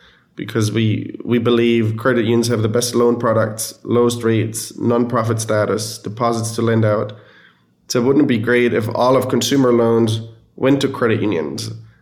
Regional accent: Germany; English is a second language; moved away as an adult; now in United States; I'm from Germany originally, hence the funny accent. I was born and raised in Germany and moved to the US in 2011, 12 years ago, to go to business school.

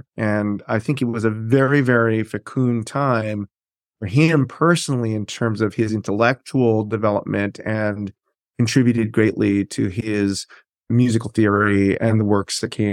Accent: New York, United States; And it's interesting because we grew up and lived in Greenwich Village

